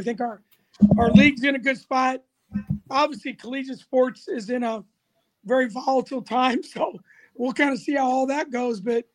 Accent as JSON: {"language": "English", "town": "Ames", "region": "Iowa", "country": "United States", "also_born_or_lived": "Davenport", "said": "I tell people that I was born in Davenport, Iowa, but I tell people I'm from Ames. This is my home."}